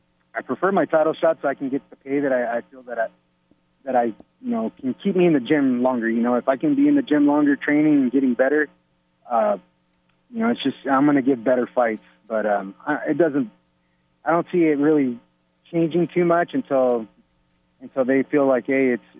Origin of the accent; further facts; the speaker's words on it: Pechanga, California, United States; because I think Pechanga might be open by then, and that's my hometown here.